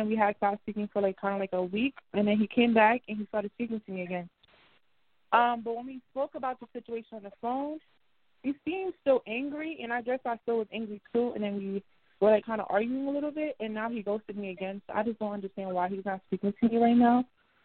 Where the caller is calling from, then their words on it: New York, United States; I'm calling from Long Island.